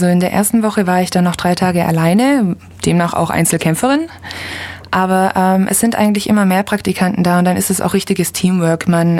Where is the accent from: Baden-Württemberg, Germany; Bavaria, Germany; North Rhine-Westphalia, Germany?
Baden-Württemberg, Germany; Ulm; Ja, ich bin in Ulm groß geworden, Ulm und Umgebung.